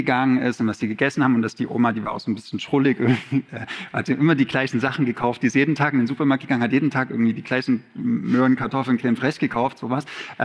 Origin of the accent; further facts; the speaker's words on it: eastern Germany, Germany; Ich bin ja aus dem Osten, deswegen ich hatte Russisch in der Schule.